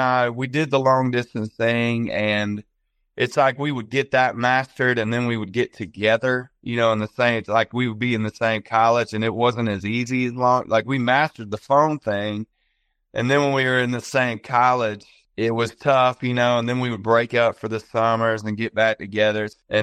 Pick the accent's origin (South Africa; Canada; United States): United States; Mobile, Alabama; I was born and raised in Mobile.